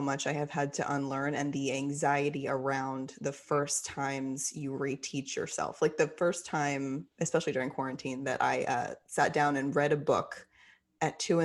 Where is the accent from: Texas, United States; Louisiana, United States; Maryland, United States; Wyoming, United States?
Texas, United States; Fort Worth; I grew up in Fort Worth, Texas, and the rule at school was your shorts had to fall below your fingertips.